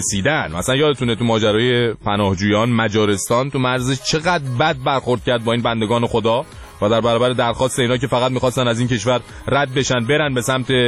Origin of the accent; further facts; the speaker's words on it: Iran; ما چون ایرانی هستیم